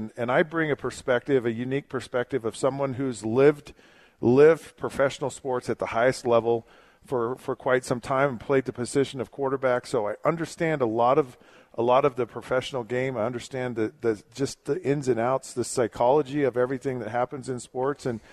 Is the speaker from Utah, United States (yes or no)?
yes; Springville, Utah, United States; Well, I grew up in Utah, and, you know, the thing for me, I grew up in Springville, Utah, a small town, and I lived my childhood dream.